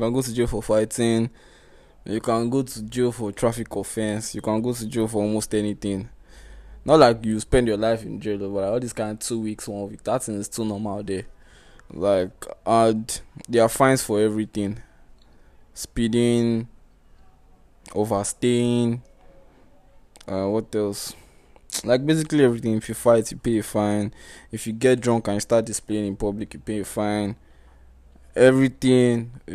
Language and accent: English; Nigeria; As a Nigerian, no. Like, as a Nigerian, you can't even open a bank account.